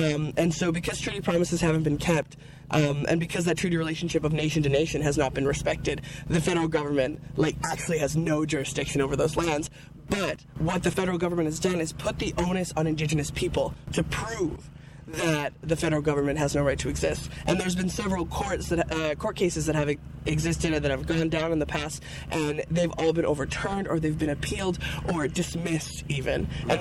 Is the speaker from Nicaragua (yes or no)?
yes; Manahuac, Nicaragua; now in Edmonton, Canada; I am from Manahuac, Nicaragua territory. That's my motherland. I am Quexala, I'm Mestiza, and I usually live in a Miskwichiwas Galigan or Beaver Hills House, or what's called now Edmonton, Alberta, Canada